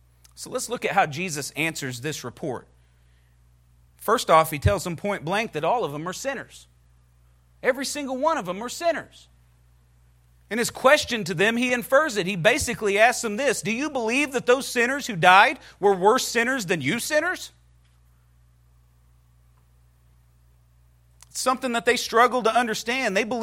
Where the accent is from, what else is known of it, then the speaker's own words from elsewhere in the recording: the South, United States; I mean, we're Americans. We got the Bible. We're Baptists. We're from the South.